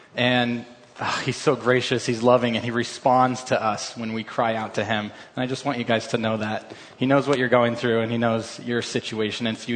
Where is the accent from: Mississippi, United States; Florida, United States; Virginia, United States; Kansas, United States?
Kansas, United States; Wichita; I'm born and raised in Wichita, Kansas